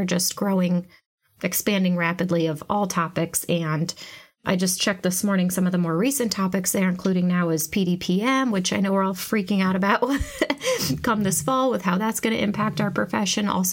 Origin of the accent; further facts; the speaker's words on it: New York, United States; That's always my favorite because it's my home state.